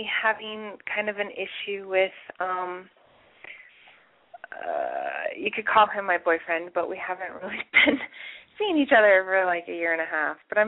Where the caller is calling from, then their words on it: Colorado, United States; I'm calling from Colorado.